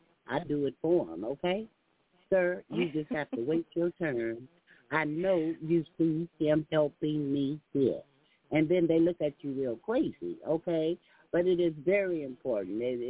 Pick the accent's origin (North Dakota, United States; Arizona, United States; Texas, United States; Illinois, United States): Texas, United States; But as coming out the South and being a Texan, oh, yeah, we believe in that, okay?